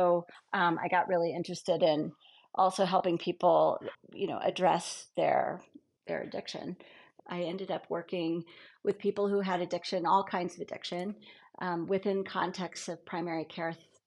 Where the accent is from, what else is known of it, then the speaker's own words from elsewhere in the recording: New Mexico, United States; I grew up in New Mexico, so I'm a first generation New Mexican, and New Mexico is at the tail end of the Rocky Mountains.